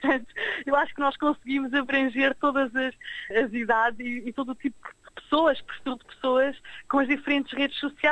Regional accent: Portugal; moved away as an adult; now in Australia; eu saí de Portugal e vendi também tudo o que tinha para ter dinheiro para vir para a Austrália

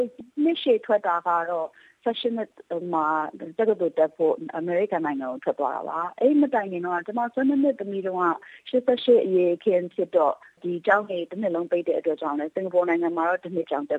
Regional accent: Yangon, Yangon Region, Myanmar; also born or lived in United States / England; ကျွန်မရန်ကုန်မှာမွေးရန်ကုန်မှာကြီးပြီးတော့

